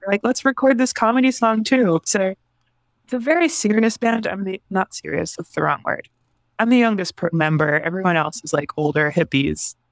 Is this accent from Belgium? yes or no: yes; Belgium; So I grew up in Belgium